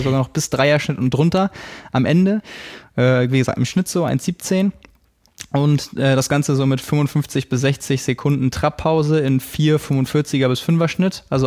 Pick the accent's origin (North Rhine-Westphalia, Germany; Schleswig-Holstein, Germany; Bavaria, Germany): Schleswig-Holstein, Germany; Lübeck; wo es das schon seit letztem Jahr in meiner Heimatstadt gibt, hier nebenan in Lübeck